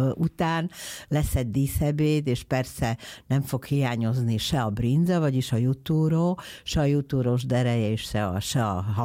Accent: Banská Bystrica, Banská Bystrica Region, Slovakia; a szülővárosom, amiről már beszéltünk, az Besztercebánya. Az egészen az egyetem végéig az volt a lehetőségem tanulni, tovább menni.

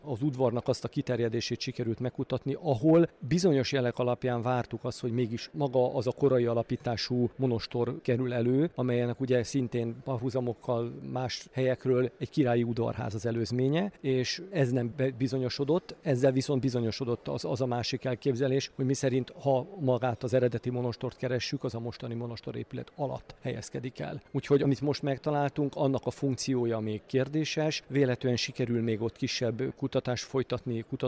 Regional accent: Sopron, Győr-Moson-Sopron, Hungary; az én szülővárosomra, Sopronra gondolok

